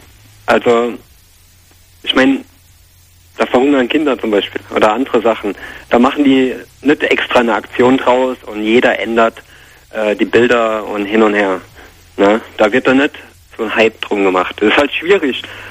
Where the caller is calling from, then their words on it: Aalen, Baden-Württemberg, Germany; ich komme aus Aalen.